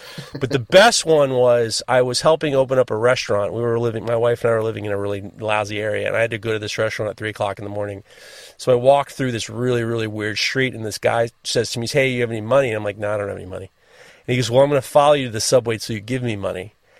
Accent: New York City, New York, United States; growing up in New York City, I've never had to get in any fights because I've talked my way out of muggings three times.

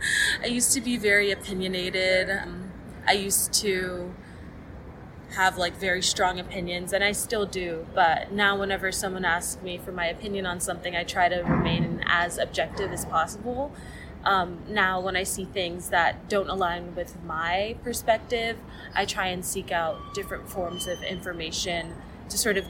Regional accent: New York City, New York, United States; especially like growing up in New York City too, like searching up like my neighborhood

